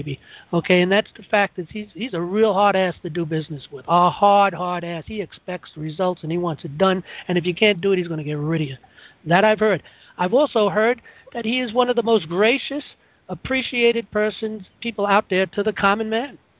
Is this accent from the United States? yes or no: yes; New York, United States; Us New York, me as a New Yorker, I've always heard that.